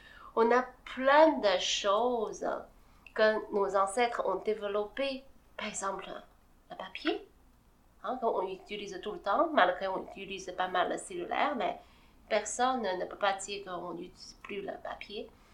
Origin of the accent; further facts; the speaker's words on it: China; now in France; Je suis née en Chine. Je suis grandi là-bas.